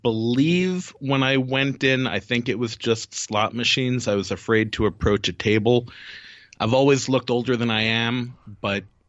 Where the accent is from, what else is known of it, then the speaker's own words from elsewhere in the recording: Brooklyn, New York, United States; we're originally from Brooklyn, and playing gin rummy for money was very common